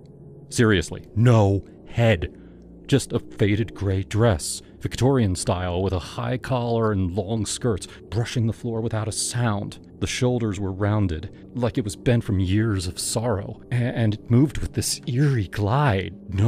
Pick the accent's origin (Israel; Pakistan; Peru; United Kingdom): United Kingdom; Manchester, North West England; I'm from Manchester. City boy through and through.